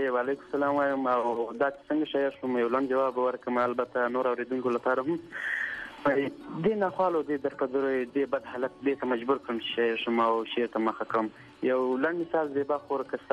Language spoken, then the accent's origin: Pashto; Ghazni, Afghanistan; د غزنی ولایت نوی ولسوالی اوسیدونکی ما عمر می یو ښکاله ده او اوس مال چې د پاکستان بلوچستان یالت لولای ښار